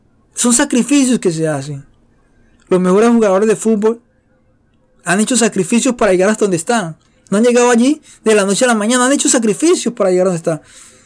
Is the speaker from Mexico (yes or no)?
no; Colombia; Decimos en Colombia, yo soy colombiano, les recuerdo un poco.